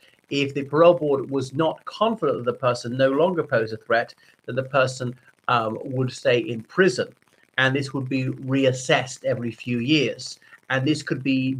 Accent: Ireland; from Ireland, so thanks for coming back to my channel.

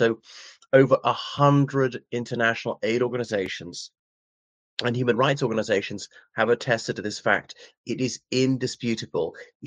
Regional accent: Ireland; from Ireland, so welcome back to my channel.

